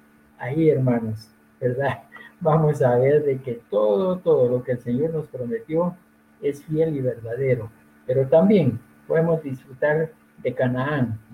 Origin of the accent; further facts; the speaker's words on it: Guatemala; Somos guatemaltecos también aquí, ¿verdad?